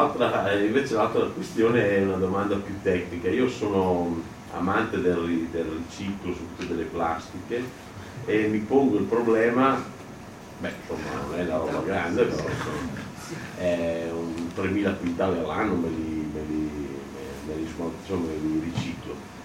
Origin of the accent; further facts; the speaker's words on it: Ferrara, Emilia-Romagna, Italy; io vengo poi da Ferrara, dove abbiamo inventato il polipropilene